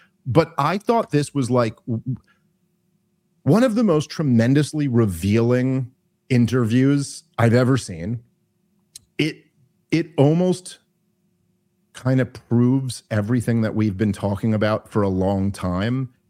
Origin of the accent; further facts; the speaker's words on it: United States; I'm an American and I have a right to say what I think about this.